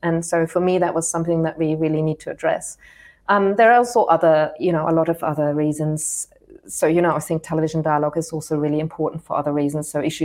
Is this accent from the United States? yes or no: no; Germany; English is a second language; I mean, so I grew up in Germany, and as a teenager, I still remember one of the very few ways in which I could encounter English language was actually through television.